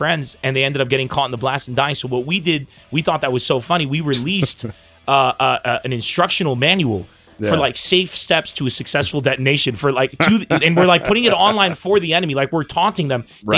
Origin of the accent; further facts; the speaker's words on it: San Diego, California, United States; I come from San Diego.